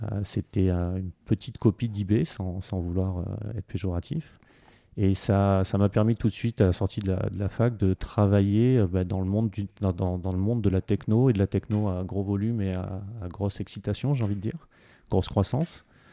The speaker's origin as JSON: {"language": "French", "town": "Antibes", "region": "Provence-Alpes-Côte d'Azur", "country": "France", "said": "je me définis comme un provincial. Je viens du sud de la France, une petite ville qui s'appelle Antibes."}